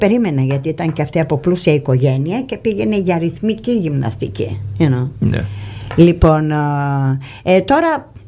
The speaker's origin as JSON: {"language": "Greek", "town": "Kalamata", "region": "Peloponnese", "country": "Greece", "said": "Είμαι καλαματιανή."}